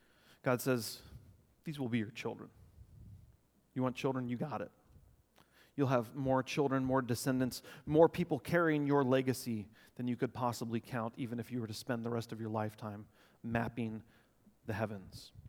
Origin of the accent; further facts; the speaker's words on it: Texas, United States; now in Alaska, United States; Growing up in Texas, I could always find Polaris.